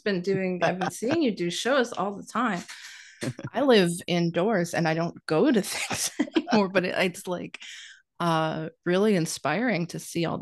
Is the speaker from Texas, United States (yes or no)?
no; Ohio, United States; as like a little queer kid growing up in Ohio, where it's like, wow, the Rocky Horror Picture Show, this is wild.